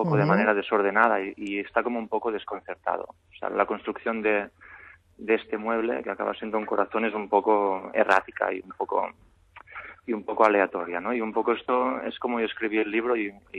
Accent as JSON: {"language": "Spanish", "region": "Catalonia", "country": "Spain", "tie": "born or raised there", "said": "Entonces cogí mi pueblo, que es un pueblo cerca de Girona, una casa antigua, una masía bastante antigua"}